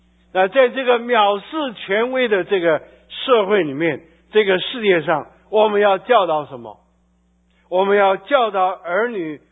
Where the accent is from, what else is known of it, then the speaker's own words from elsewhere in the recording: China; 这个是美国社会的问题啊，其实我们中国人也是一样。